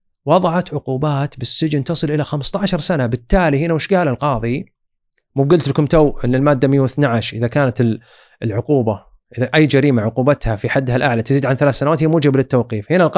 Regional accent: Saudi Arabia; بالإضافة إلى ما نراه الآن من عندنا في المملكة العربية السعودية

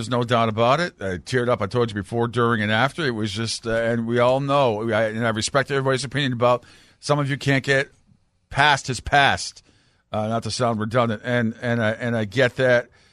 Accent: Mississippi, United States; moved away; I grew up in Mississippi and left 7 years ago.

